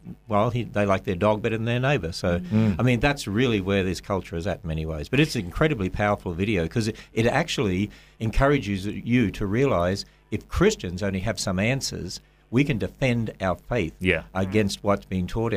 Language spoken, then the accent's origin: English; Cairns, Queensland, Australia; born there; Actually, I was born in Cairns, right up the north.